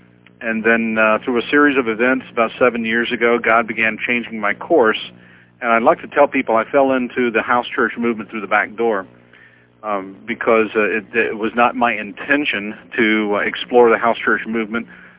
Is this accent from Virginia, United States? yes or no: no; North Carolina, United States; I grew up in North Carolina, went to the University of North Carolina, Chapel Hill, graduated, went on staff with a group you may be familiar with down in Southern California